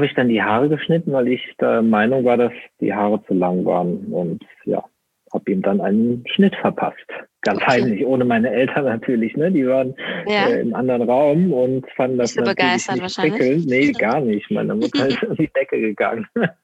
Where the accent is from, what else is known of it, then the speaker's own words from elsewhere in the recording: Rhineland-Palatinate, Germany; also ich komme aus Rheinland-Pfalz, das war da in der Gegend schon was Besonderes, wenn du Weltmeister warst.